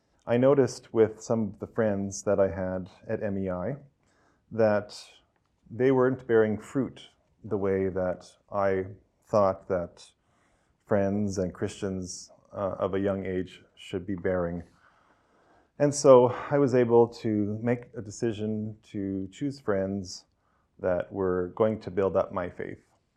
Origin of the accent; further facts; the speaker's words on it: Kamloops, British Columbia, Canada; born there; I was born in Kamloops in 1977 into a Christian home.